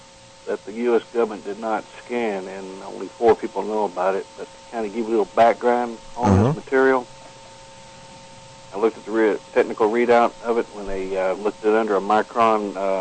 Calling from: Pepper, Texas, United States; Pepper, Texas.

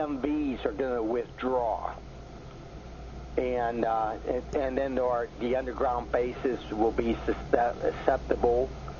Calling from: Pennsylvania, United States; from Pennsylvania.

